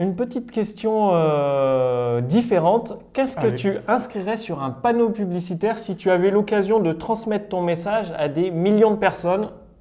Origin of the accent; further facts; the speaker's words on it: France; c'est que moi je suis français, donc je vais vous parler de la France